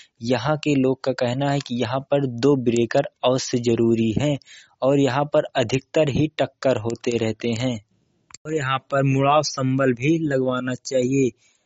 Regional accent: Uttar Pradesh, India; अंबेडकर नगर का रहने वाला हूं।

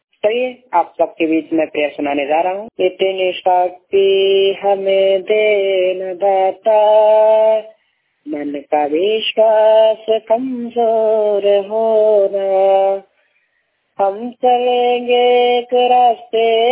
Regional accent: Rewa, Madhya Pradesh, India; मैं रीवा से हूँ, मेरी उम्र 17 वर्ष है।

